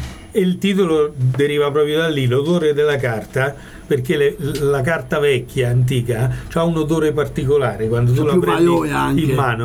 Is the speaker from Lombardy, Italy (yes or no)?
no; Narni, Umbria, Italy; born there; la mia famiglia è originaria di Narni, io sono nato a Narni.